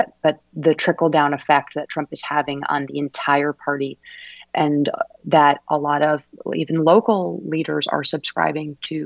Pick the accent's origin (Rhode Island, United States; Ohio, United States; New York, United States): New York, United States; Westchester; I am from Westchester, New York.